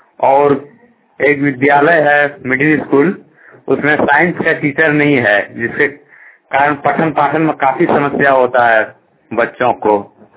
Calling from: Chhela Pathar, Jharkhand, India; दुमका जावा प्रखंड से बोल रहा हूँ, छेला पाथर से।

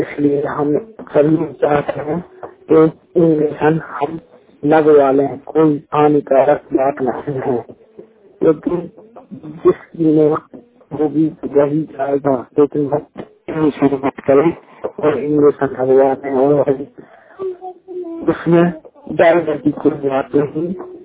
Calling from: Uttar Pradesh, India; उत्तर प्रदेश से … 1 जून 2021 दिन मंगलवार। आज हमारे गांव में कोरोना वैक्सीन का टीका लग रहा है

